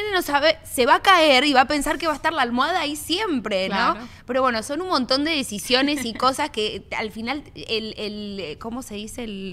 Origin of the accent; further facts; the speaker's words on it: Miami, Florida, United States; also born or lived in Argentina; Yo soy argentina, pero me crié acá en Miami. Entonces, mis amigas eran cubanas, mexicanas, venezolanas. Y yo digo, bueno, yo soy un mezclum de un poquito, un sancocho de todo eso.